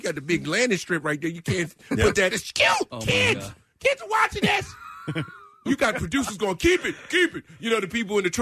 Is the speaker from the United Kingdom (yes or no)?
no; Nashville, Tennessee, United States; We're from Nashville. And we drove.